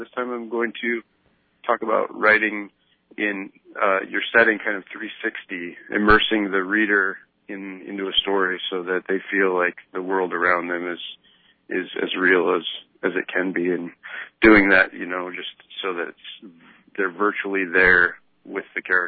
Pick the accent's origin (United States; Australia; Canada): United States; Alaska; where I grew up out in Southwest Alaska, the setting, like the land really is sort of a character of its own.